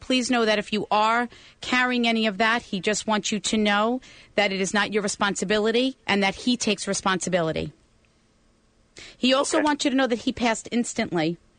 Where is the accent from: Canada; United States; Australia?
United States; East Coast; because I'm from the East Coast